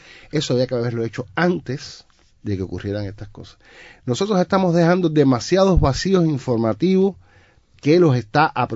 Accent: Cuba; como buen cubano que somos

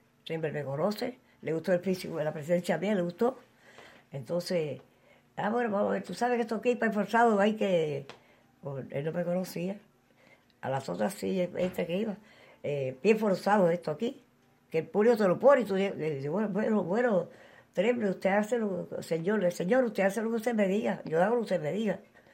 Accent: Jaruco, Mayabeque, Cuba; born there; Yo nací en la provincia de La Habana, en Jaruco. Ahora es Mayabeque. En una finca que se llama Finca La Vigía.

